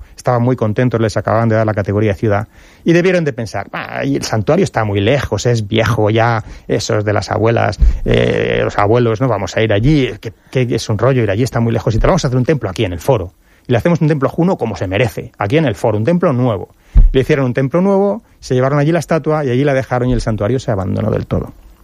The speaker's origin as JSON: {"language": "Spanish", "town": "Petrer", "region": "Valencian Community", "country": "Spain", "said": "Yo soy de Petrer, en mi pueblo se va a un sitio que se llama El Arenal"}